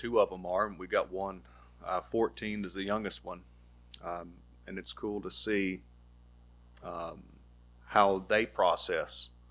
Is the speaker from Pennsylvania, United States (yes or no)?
no; Kentucky, United States; also born or lived in Tennessee, United States; I was born in Kentucky and lived here when I was a kid. And then, you know, we've lived in Tennessee a good majority of our life.